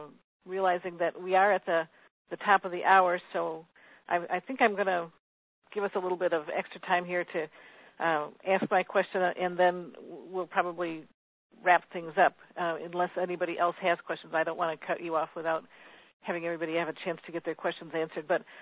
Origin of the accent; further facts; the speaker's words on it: Wisconsin, United States; Right, and I like, I'm originally from Wisconsin, so my husband thinks I'm a cheesehead.